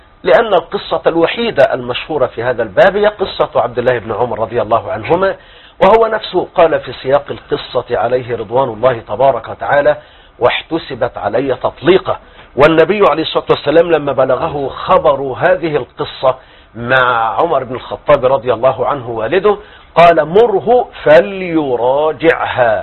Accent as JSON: {"language": "Arabic", "country": "Egypt", "said": "عندنا في مصر"}